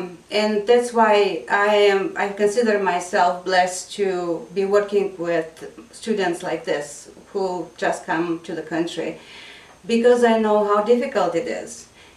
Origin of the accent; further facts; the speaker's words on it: Bulgaria; English is a second language; now in Spokane, United States; Originally, I'm from Bulgaria. It's a small country in southern Europe. And I came to the United States about 17 years ago. And ever since then, I've been living in Spokane, Washington.